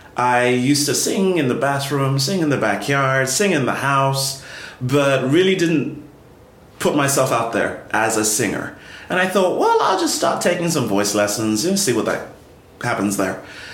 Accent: London, United Kingdom; moved away as an adult; I was originally born and raised in London, England. My parents are from Trinidad and Tobago originally. So we lived in England essentially for the first 18 years of my life.

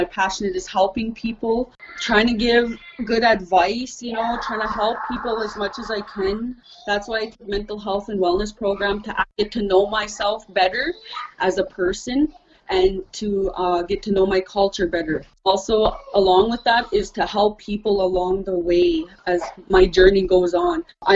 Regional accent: Musquepeding First Nation, Saskatchewan, Canada; now in Regina, Canada; I'm from Cody First Nation, but I grew up on the Musquepeding First Nation with my grandmother, Mavis, my dad's mother. I moved to Regina about 2.5 years ago. I lived in Qu'Appelle, a little town called Qu'Appelle, just outside of Regina.

